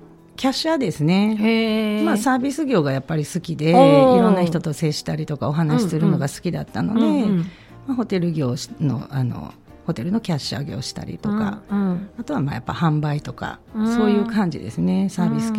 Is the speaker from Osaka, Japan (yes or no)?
no; Ichinomiya, Aichi, Japan; 私はね愛知県の一宮市っていうところです。